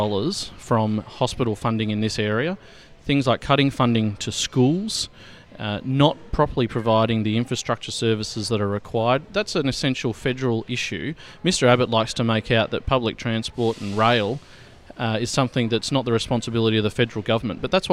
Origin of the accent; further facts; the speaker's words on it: Kelmscott, Western Australia, Australia; I started my legal career in Kelmscott. I grew up in the Kelmscott Hills. I went to school in Armidale.